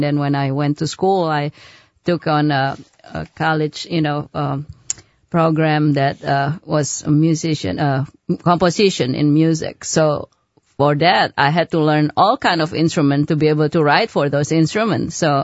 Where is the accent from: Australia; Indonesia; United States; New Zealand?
Indonesia; I'm from Indonesia originally, yes.